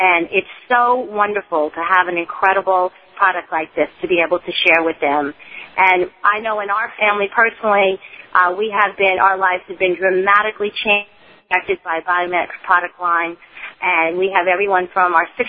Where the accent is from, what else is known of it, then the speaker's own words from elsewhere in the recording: New York, United States; We're from New York. We're here in Orlando vacationing.